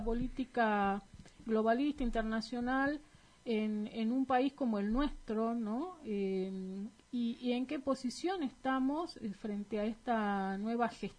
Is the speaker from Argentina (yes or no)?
yes; Argentina; de posicionarnos como argentinos a nivel, digamos, yo digo global